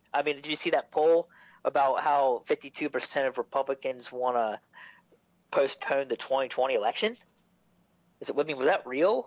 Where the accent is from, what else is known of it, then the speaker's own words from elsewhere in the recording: Pennsylvania, United States; I was born and raised in Pennsylvania. You know, so I'm not even from the Confederacy or anything.